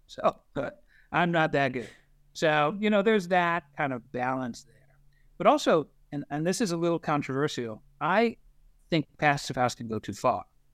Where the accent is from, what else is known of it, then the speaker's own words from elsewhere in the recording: New York, United States; I grew up in Western New York